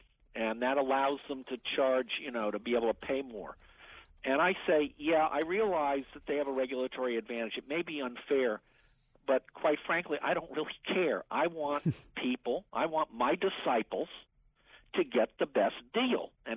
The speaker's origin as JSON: {"language": "English", "town": "Washington", "region": "District of Columbia", "country": "United States", "tie": "born or raised there", "said": "I speak of this as the son of a career federal government employee. I grew up in Washington."}